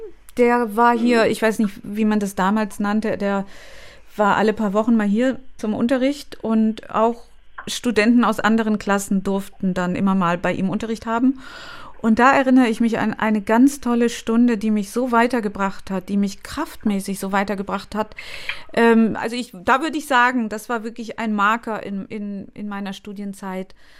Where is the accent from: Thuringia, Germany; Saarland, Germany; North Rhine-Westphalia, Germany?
Thuringia, Germany; Weimar; Meine Heimat.